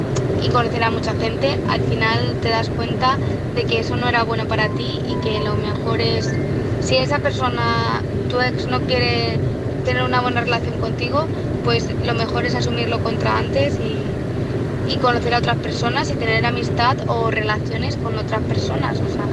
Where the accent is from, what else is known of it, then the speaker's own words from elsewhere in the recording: Toledo, Castilla-La Mancha, Spain; soy de Toledo.